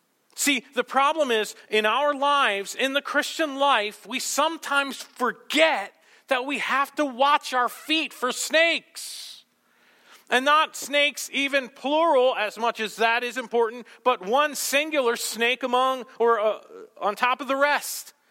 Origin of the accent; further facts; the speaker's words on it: Montana, United States; also born or lived in New Jersey; I spent most of my childhood in southeastern Montana. I was born in New Jersey, and then when I was about 9, I moved to southeastern Montana.